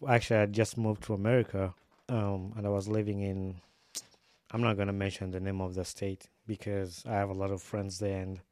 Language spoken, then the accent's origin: English; Uganda; English is a second language; now in United States; I am from Uganda. And I've been in the US when Ebola started in Africa.